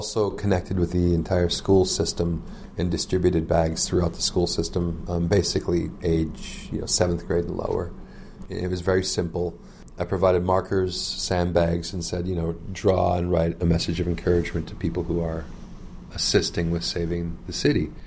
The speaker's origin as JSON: {"language": "English", "town": "Fargo", "region": "North Dakota", "country": "United States", "tie": "born or raised there", "said": "even when I grew up in Fargo, Moorhead, a flood almost every year."}